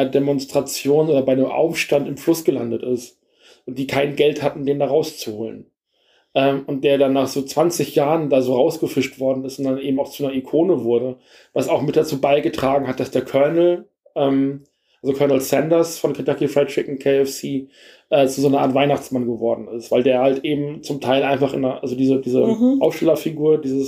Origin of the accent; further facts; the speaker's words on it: Rheine, North Rhine-Westphalia, Germany; da wo ich herkomme aus der Stadt in Rheine